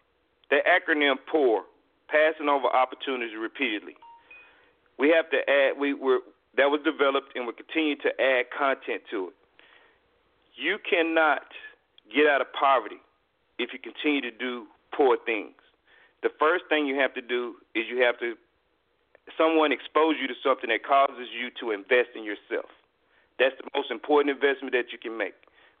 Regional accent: Waco, Texas, United States; now in Dallas, United States; growing up in Waco, Texas, that I would end up in Dallas

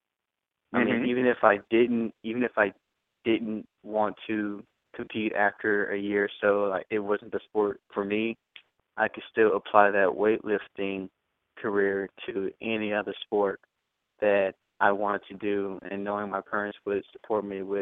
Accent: Missouri, United States; I grew up in Missouri, of course. Both my parents are bodybuilders with me growing up, and that's how I got into it.

